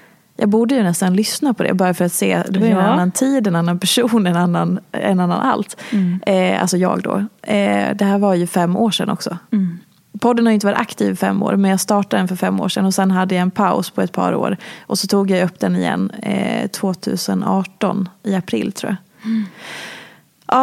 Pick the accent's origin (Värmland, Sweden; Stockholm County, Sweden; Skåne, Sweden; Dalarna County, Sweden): Dalarna County, Sweden; eftersom jag är från Dalarna så säger jag setat